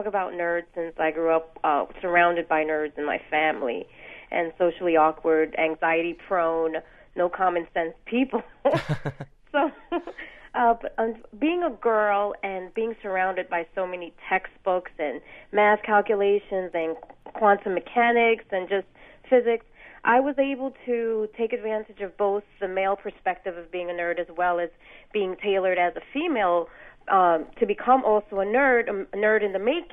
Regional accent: New York City, New York, United States; But I did find that growing up in New York City, born and raised here, I did not fit the conventional stereotypical image of what a nerd is

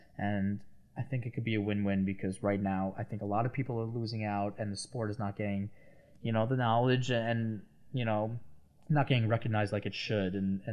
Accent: Long Island, New York, United States; I'm from Long Island.

